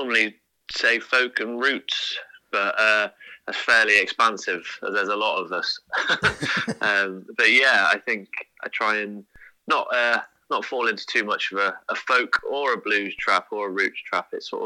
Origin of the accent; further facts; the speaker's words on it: Malmesbury, South West England, United Kingdom; also born or lived in Bath / Cornwall / Dartmoor; I was born in Bath and then raised up in Malmesbury. Left when I was 18. And headed down to Cornwall. I was down in Cornwall for 3 years. I lived up on Dartmoor for another two after that.